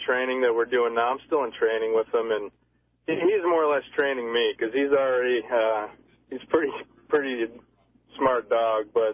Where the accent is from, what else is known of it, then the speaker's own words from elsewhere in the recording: Westland, Michigan, United States; Yeah, I grew up in Westland, Michigan.